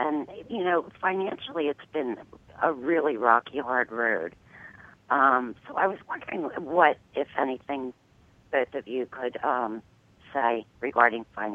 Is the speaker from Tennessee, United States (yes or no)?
no; Wilmington, Delaware, United States; born there; I was born in Wilmington.